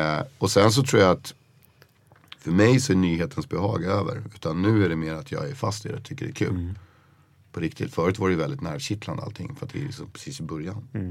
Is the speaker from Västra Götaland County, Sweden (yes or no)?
yes; Koster, Västra Götaland County, Sweden; jag tror att min uppväxt på Koster spelar in rätt mycket på västkusten. För att jag växte upp på den här skärgårdsöarna.